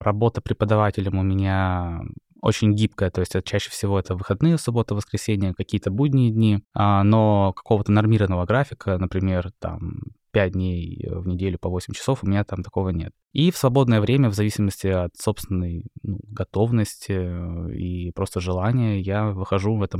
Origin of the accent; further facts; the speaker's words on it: Syktyvkar, Komi Republic, Russia; Додо компания из Сыктывкара, это мой родной город.